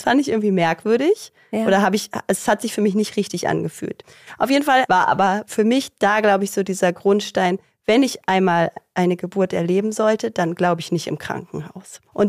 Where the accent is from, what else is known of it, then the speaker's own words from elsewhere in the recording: Brandenburg, Germany; Genau, ich komme aus Brandenburg, in der Nähe von Bad Freienwalde. Manche kennen Eberswalde und dann noch mal so eine halbe Stunde.